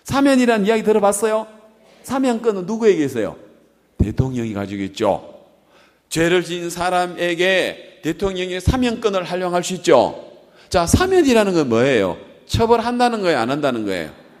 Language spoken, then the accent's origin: Korean; Gyeongsang, South Korea; accent: Gyeongsang dialect; 나는 경상도 사투리 써가지고 밥 못 먹어 잠 못 자